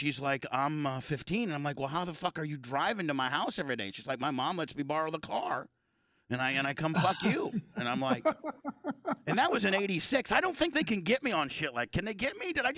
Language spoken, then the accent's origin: English; Indiana, United States; No, fucker. I'm a Hoosier. I'm a fucking Hoosier.